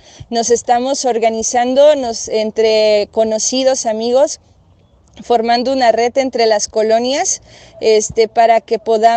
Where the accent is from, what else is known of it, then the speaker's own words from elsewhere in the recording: Ixtaltepec, Oaxaca, Mexico; pues nunca en Ixtaltepec, en que es mi pueblo, pues había vivido una experiencia de este tipo.